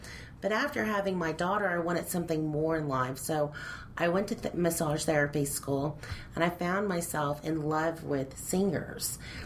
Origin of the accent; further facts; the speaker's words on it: Grand Prairie, Texas, United States; Well, I was born and raised in the Dallas County area, Grand Prairie. And I was born in Dallas, and I'm the baby of five.